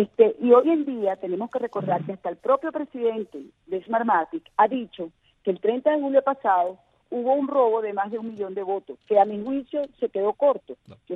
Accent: Venezuela; yo soy venezolana

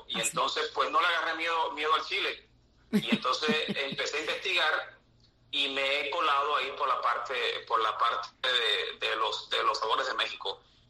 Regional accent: Manzanillo, Granma, Cuba; soy de Manzanillo.

